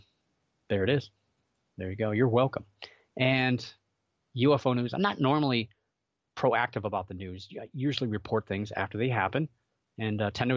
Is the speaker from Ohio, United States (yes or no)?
yes; Ohio, United States; I want to mention that I live in Northeast Ohio. I grew up in Northeast Ohio, and we're home of the Goodyear blimp, and it's based out of Akron for Goodyear.